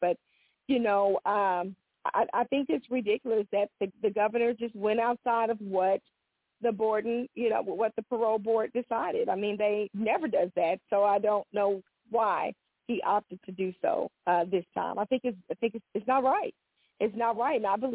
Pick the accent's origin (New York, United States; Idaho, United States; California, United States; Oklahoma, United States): Oklahoma, United States; Tulsa; I'm originally from Tulsa, Oklahoma. That's, you know, where I'm born, was born and raised in the state of Oklahoma.